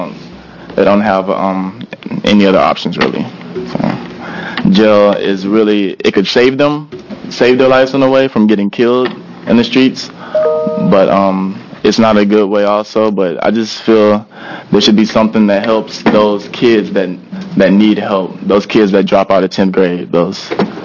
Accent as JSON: {"language": "English", "region": "Texas", "country": "United States", "tie": "born or raised there", "said": "I grew up in Texas, they were really drug orientated"}